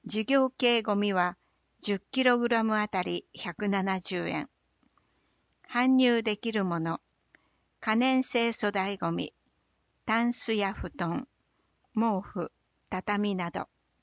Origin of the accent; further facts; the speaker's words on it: Kasaoka, Okayama, Japan; 私は笠岡市鴻島外浦の出身で、地元の学校を卒業し、昭和60年に医師になりました。